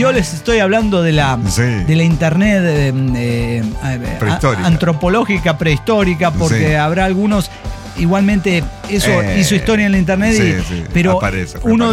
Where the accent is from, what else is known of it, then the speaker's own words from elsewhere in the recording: Ciudad Juárez, Chihuahua, Mexico; moved away; Bueno, aunque ya no vivo ahí hace 19 años, me fui de Juárez.